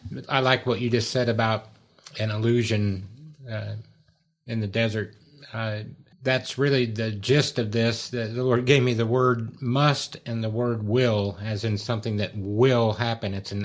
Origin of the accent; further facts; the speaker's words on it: United States; maybe particularly as I'm an American and came from America, that people in America have.